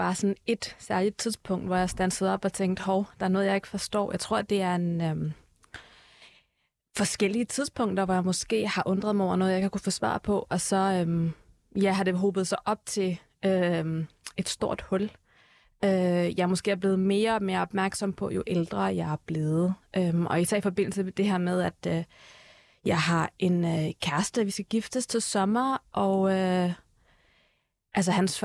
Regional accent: Herlev, Capital Region of Denmark, Denmark; Jeg er født på Herlev Hospital, som du selv siger, jeg er gået i folkeskole i Herlev, og vokset op i Herlev. Så jeg er jo selvfølgelig først og fremmest dansk

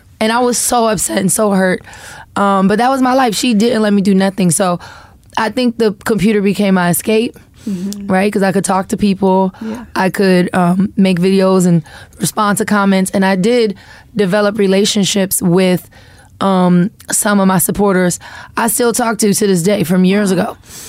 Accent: Florida, United States; They also don't expect me to have the personality that I have, because I'm from Florida. Like we can't nobody talk junk like somebody from Florida.

